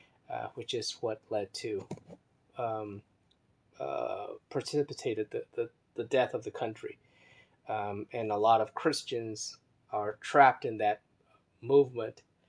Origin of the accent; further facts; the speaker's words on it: Baltimore, Maryland, United States; now in New York, United States; I grew up in Baltimore. I went to high school there. I graduated university, college there. And of all the places on earth that I could call a hometown, I would say Baltimore is my hometown.